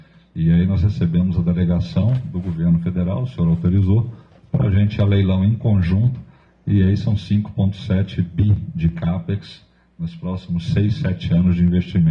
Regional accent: Mato Grosso, Brazil; eu sou mato-grossense

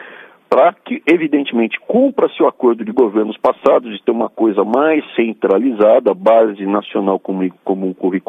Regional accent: São Paulo, Brazil; now in Brasília, Brazil; eu sou de São Paulo, né? Mas estando aqui em Brasília

